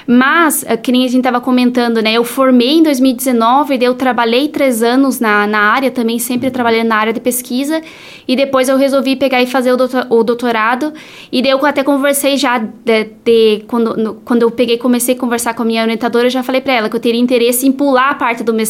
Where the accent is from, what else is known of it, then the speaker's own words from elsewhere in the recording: Lagoa Vermelha, Rio Grande do Sul, Brazil; moved away as an adult; tem 10 anos já que eu saí de Lagoa Vermelha, desde a época que eu fui fazer faculdade fora do estado.